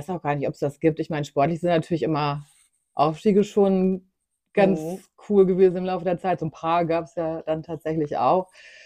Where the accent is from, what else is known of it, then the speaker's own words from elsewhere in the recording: Germany; now in Hamburg, Germany; Ich komme aus einem kleinen Dorf zwischen Hannover und Bielefeld.